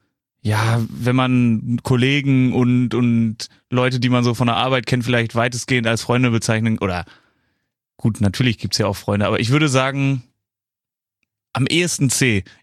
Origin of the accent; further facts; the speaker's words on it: Cologne, North Rhine-Westphalia, Germany; Jetzt oute ich mich hier als Kölner richtige Partykanone.